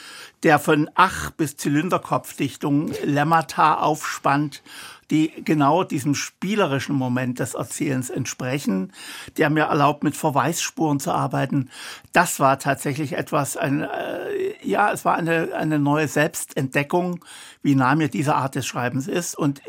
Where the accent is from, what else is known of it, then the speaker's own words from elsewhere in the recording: Dresden, Saxony, Germany; Ich bin am Rand von Dresden aufgewachsen, in einem Vorort Klotzsche, der in der Generation meiner Großeltern noch ein sommerfrischen Ort für Dresdner Ausflügler war.